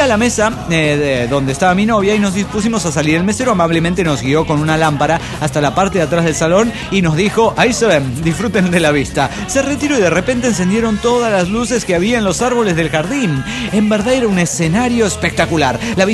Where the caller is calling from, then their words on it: Caracas, Capital District, Venezuela; de Caracas, Venezuela.